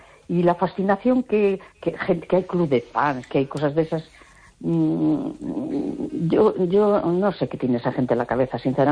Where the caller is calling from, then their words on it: A Coruña, Galicia, Spain; de La Coruña.